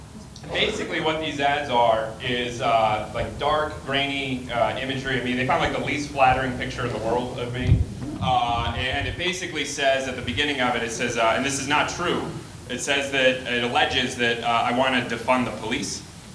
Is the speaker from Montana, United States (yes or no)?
no; Endicott, New York, United States; I grew up in Endicott, New York.